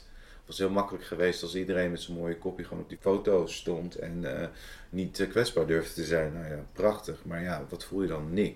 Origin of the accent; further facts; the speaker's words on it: Amsterdam, North Holland, Netherlands; born there; Ik ben in Amsterdam-Noord geboren.